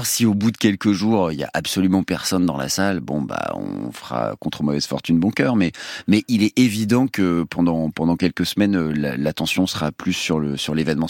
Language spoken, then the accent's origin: French; Paris, Île-de-France, France; je suis quand même très content de voir les JO arriver dans ma ville, hein, puisque je suis parisien.